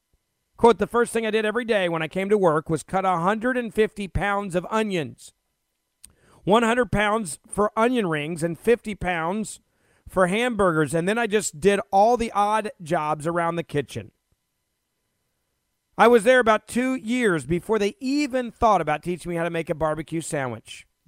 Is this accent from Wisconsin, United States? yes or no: no; Memphis, Tennessee, United States; In my hometown of Memphis, Tennessee, you have the oldest barbecue restaurant in the entire city.